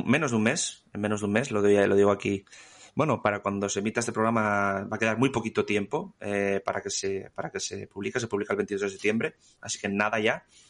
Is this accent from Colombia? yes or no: no; Asturias, Spain; yo soy asturiano, vivo en Gijón.